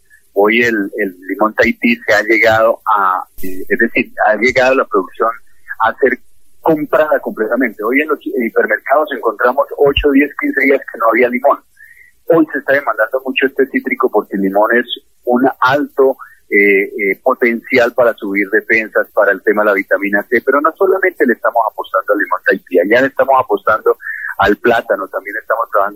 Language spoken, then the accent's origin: Spanish; Colombia; una de las cosas que nosotros tenemos que aprender como colombianos es a empezar a valorarlo poquito.